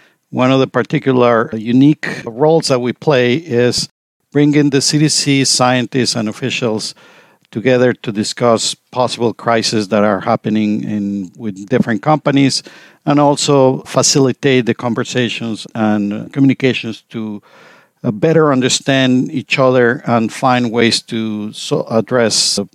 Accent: Mexico; moved away as an adult; now in United States; when I started my bachelor's degree in food science back in Mexico. I'm originally from Mexico.

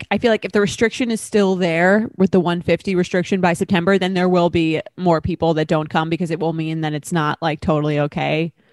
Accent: New York, United States; And I'm from New York, so I don't, it feels very exotic, even if it's not, if you're from like California or something.

